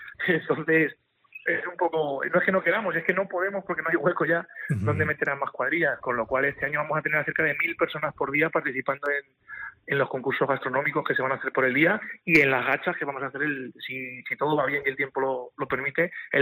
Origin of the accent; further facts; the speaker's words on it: Castilla-La Mancha, Spain; siendo manchegos, orgullosos por un día.